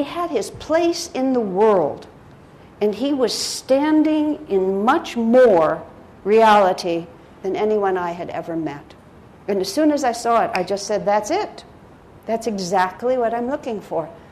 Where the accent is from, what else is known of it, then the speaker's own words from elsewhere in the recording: El Paso, Texas, United States; growing up in El Paso, Texas, in the United States of America, none of those thoughts were being talked about.